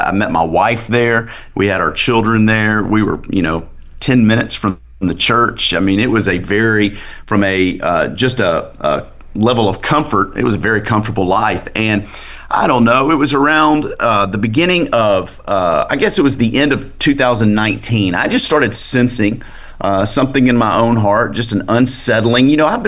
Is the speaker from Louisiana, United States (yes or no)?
yes; Bossier City, Louisiana, United States; I had a church in my hometown of Bossier City, Louisiana call.